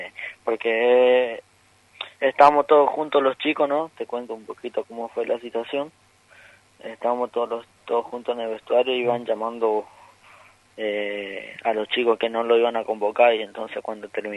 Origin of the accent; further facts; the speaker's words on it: Wanda, Misiones, Argentina; now in Buenos Aires, Argentina; La verdad, la gente de mi pueblo siempre son muy buenos y siempre me apoyan.